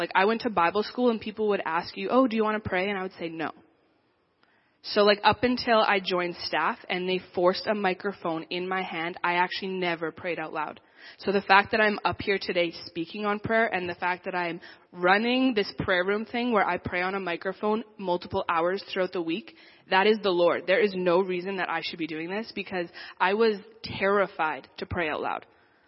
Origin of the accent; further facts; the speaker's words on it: Medicine Hat, Alberta, Canada; I've been born and raised in Medicine Hat, lived there my whole life. So I'm from Canada. I love Canada.